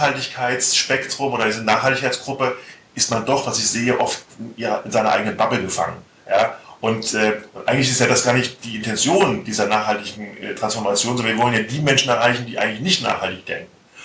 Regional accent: Hesse, Germany; Ich bin Hesse, Maike, also ganz gerne hessisch

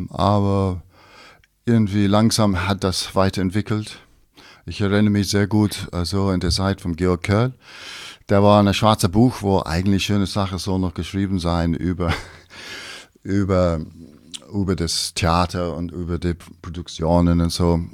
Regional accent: England, United Kingdom; German is a second language; also born or lived in Scotland; now in Pforzheim, Germany; Aber gut, ich bin geboren in Schottland, also from the Highlands, ja. Aber ich habe meine ganze Leben lang eigentlich in England, also aufgewachsen war.

